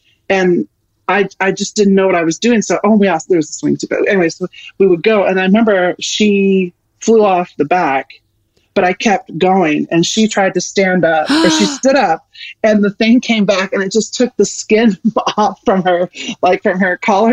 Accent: Kansas, United States; I grew up in Kansas, right? I'm the youngest of six.

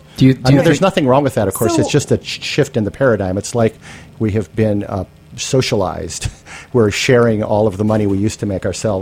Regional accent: Midwest, United States; I grew up in the Midwest, so my early experiences were limited to meatloaf and instant mashed potatoes.

